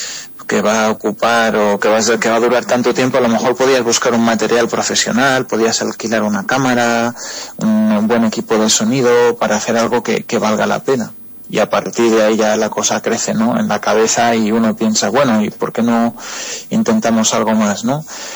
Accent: Spain; Entonces yo, que soy de allí, de España

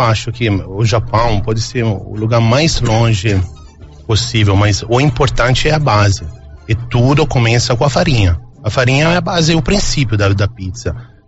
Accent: Tuscany, Italy; Portuguese is a second language; now in Brazil; Sou toscano.

